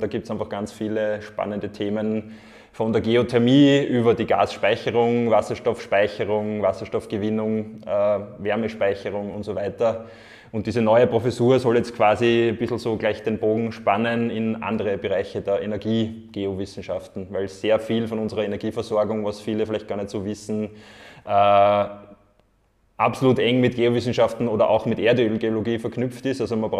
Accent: Vienna, Austria; now in Leoben, Austria; mittlerweile wahrscheinlich schon fast ein bisschen ein Leobner Urgestein, weil ich schon seit 20 Jahren da bin, bin aber gebürtiger Wiener. Bin in Wien in die HTL gegangen für Kunststofftechnik am TGM im 20. Bezirk, dort maturiert

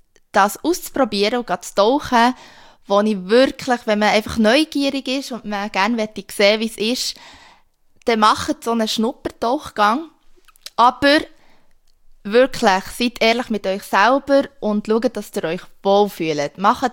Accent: Switzerland

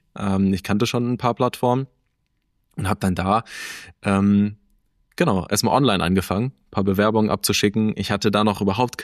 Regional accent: Baden-Württemberg, Germany; ich komme aus der Region Stuttgart. Ich bin 21 Jahre alt und ich bin noch Student. Ich studiere in Stuttgart Medienpsychologie

